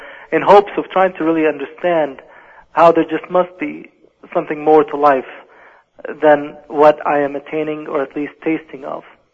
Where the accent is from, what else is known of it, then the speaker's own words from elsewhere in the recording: Colorado Springs, Colorado, United States; As I grew up in Colorado Springs, where we had immigrated to, I developed my own agenda